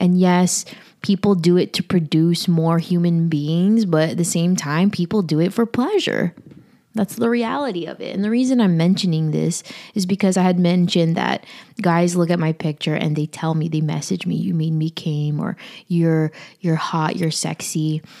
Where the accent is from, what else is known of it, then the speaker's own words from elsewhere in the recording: Philippines; now in United States; I'm Filipino. A lot of the older generation in my family, or even probably most, all probably, don't understand that.